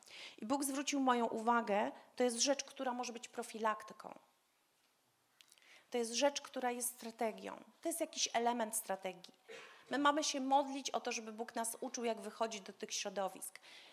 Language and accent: Polish; Gdańsk, Pomeranian Voivodeship, Poland; Ja pochodzę z Gdańska. Bóg sprawił, że nie mieszkam już tam, ale często tam bywam.